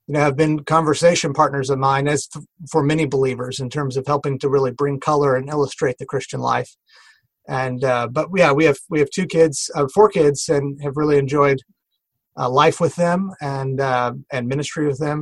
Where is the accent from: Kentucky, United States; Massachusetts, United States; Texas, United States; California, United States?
Texas, United States; Kingwood; But I grew up in the Houston area of Texas in a suburb called Kingwood.